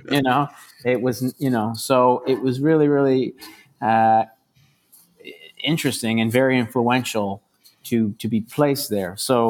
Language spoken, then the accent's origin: English; Chicago, Illinois, United States; growing up in Chicago, we never had good seafood anyway.